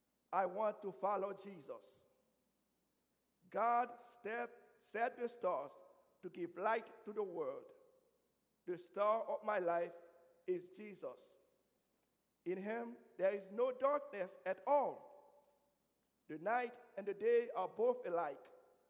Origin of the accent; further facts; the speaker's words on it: Haiti; As a young boy growing up in Haiti, I was often told not to go on the streets at nighttime